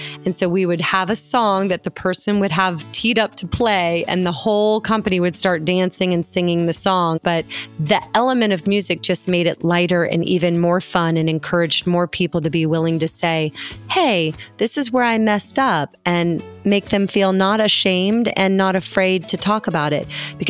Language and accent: English; Clearwater Beach, Florida, United States; I am an inventor and an entrepreneur who started my own business. I grew up on Clearwater Beach, Florida.